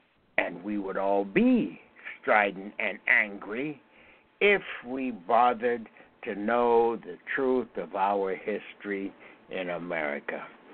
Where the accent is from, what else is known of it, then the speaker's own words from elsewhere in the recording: Pennsylvania, United States; Now, I came from Western Pennsylvania. I was born there in 1934.